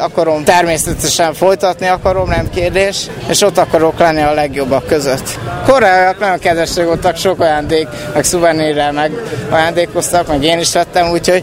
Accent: Borsod-Abaúj-Zemplén, Hungary; hogy én most magyar vagyok, és nem sí nemzet, teljesítető. Semmi sem lehetetlen, azt mondom. Borsodból jöttem

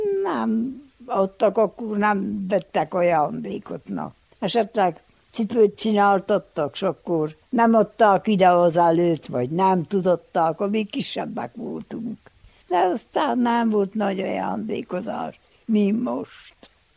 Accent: Csekefalva, Harghita, Romania; Ott laktunk az erdő alatt, Csekefalvában. Hát én ott születtem.

